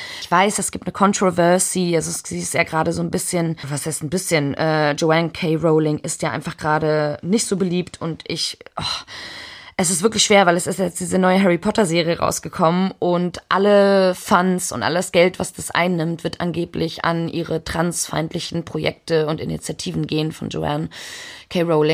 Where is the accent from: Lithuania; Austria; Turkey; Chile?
Chile; also born or lived in Germany; Ich bin zwar in Deutschland geboren, aber schon relativ früh nach Chile ausgewandert mit meiner Familie.